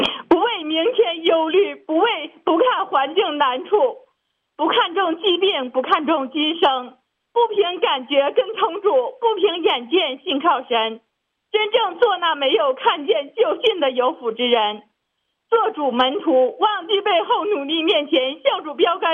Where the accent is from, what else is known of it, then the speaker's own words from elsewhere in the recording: Heilongjiang, China; 我是黑龙江的